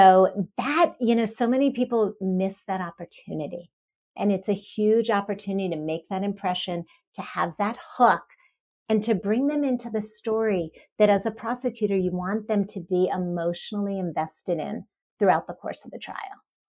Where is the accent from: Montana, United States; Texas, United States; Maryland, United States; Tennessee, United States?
Maryland, United States; I grew up in Maryland. So I had a little bit of a different experience, although still East Coast.